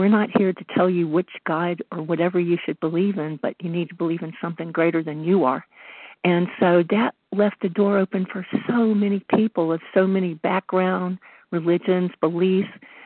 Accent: the South, United States; I grew up in the South with a different kind of religion where I had people always trying to convert me, so I relate to the grandfather a lot.

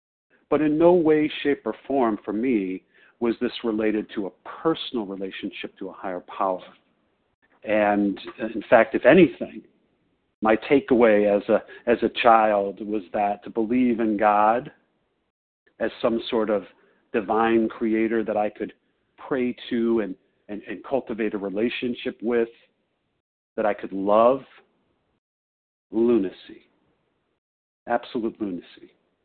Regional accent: Chicago, Illinois, United States; As Melanie said, I'm from Chicago.

